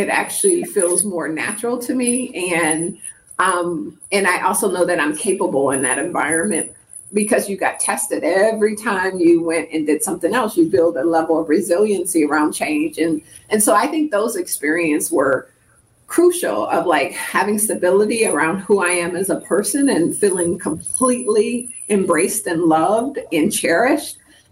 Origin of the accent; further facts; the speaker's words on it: Detroit, Michigan, United States; I grew up in Detroit, and Detroit is predominantly a Black city.